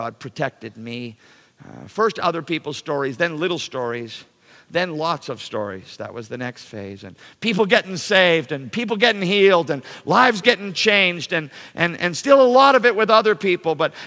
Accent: Canada; And I'm from Canada, okay? No allegiance to those things.

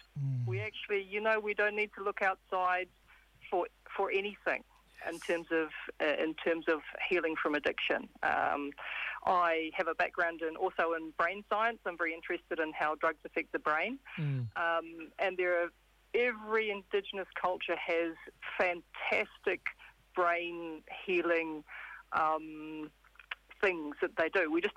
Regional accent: Hawke's Bay, New Zealand; My mob's Kahungunu. That's from the North Island of New Zealand on the East Coast, in the middle.

